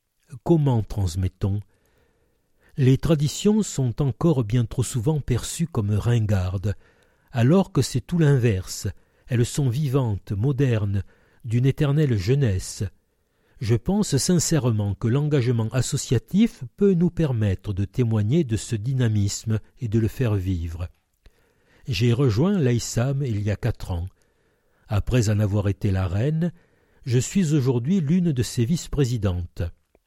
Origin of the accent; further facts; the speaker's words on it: Mouriès, Provence-Alpes-Côte d'Azur, France; also born or lived in Arles; j'ai 28 ans, je suis née à Arles, puis j'ai grandi à Mouriès.